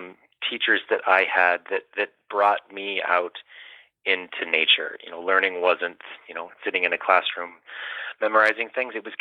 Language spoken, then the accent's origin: English; Alaska, United States; I grew up in Alaska and had the opportunity to study glaciers in person as a high school student.